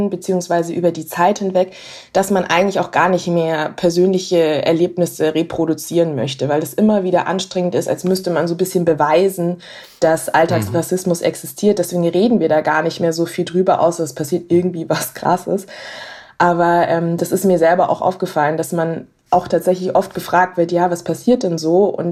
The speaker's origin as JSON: {"language": "German", "town": "Munich", "region": "Bavaria", "country": "Germany", "said": "wenn ich zum Beispiel sage, ich komme aus München"}